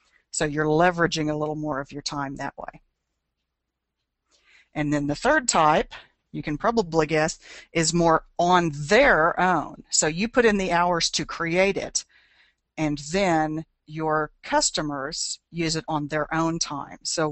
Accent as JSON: {"language": "English", "town": "Alva", "region": "Oklahoma", "country": "United States", "tie": "born or raised there", "said": "in Alva, Oklahoma, which is my hometown"}